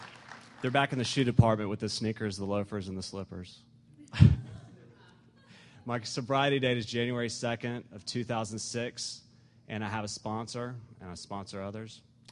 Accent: Jacksonville, Florida, United States; I was born in Jacksonville, Florida. And I grew up there.

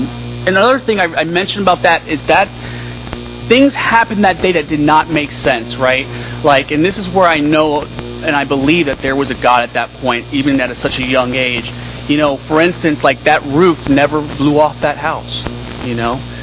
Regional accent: Homestead, Florida, United States; I was born and raised in Homestead, Florida. I was born in like 1980 in Homestead, Florida.

